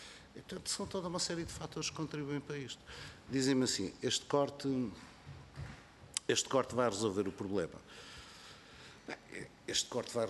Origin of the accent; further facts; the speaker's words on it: North, Portugal; now in Algarve, Portugal; eu não sendo eleito lá por cima e sendo morando no Algarve há muitos anos, também sou do Norte.